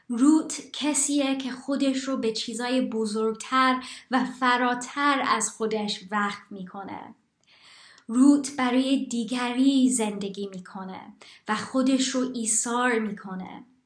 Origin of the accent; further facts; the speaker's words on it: England, United Kingdom; اگر اون فضای فرهنگی رو که من به عنوان یک دختر ایرانی در انگلیس در اون بزرگ شدم رو میتونستم در یک جمله خلاصه کنم